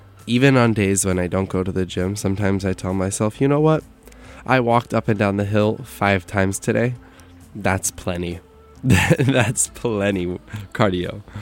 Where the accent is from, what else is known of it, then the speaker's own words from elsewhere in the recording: New York, United States; I'm from New York. I'm a New Yorker.